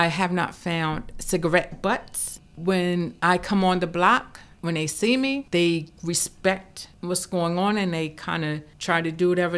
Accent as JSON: {"language": "English", "town": "Trenton", "region": "New Jersey", "country": "United States", "said": "no, we're from Trenton."}